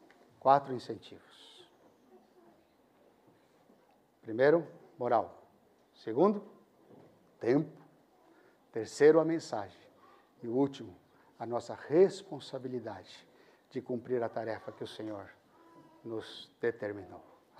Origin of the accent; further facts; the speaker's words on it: Brazil; Eu sou brasileiro.